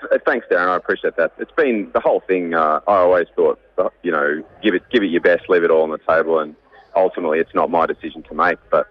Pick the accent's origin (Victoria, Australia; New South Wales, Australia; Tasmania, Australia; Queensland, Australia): Victoria, Australia; Cobram; is nice, because that's my hometown.